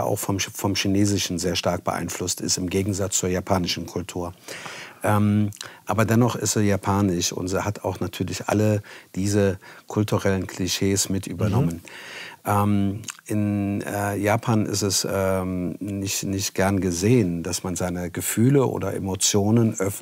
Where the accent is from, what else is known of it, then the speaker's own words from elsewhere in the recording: Trier, Rhineland-Palatinate, Germany; Dann hat, mhm, er seine Frau kennengelernt, die war aus Trier, mhm, mein Heimatort.